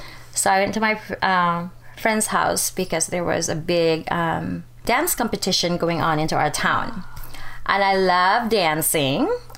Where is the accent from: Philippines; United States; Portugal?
Philippines; Davao City, Davao Region; English is a second language; Growing up in the Philippines as a young child, we grew up really poor.